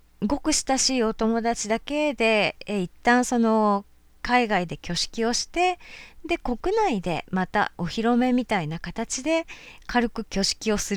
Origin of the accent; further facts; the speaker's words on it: Tokai, Japan; 私の地元は東海地区の、まあ、A 県としましょうか。